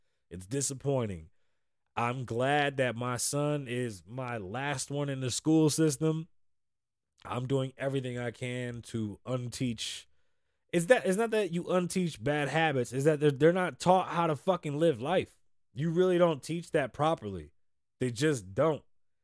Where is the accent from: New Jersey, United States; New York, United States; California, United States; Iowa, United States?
New York, United States; New York City; I'm from the South Bronx.